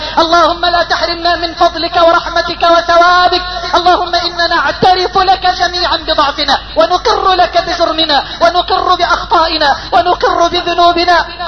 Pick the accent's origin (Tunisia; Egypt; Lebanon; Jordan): Egypt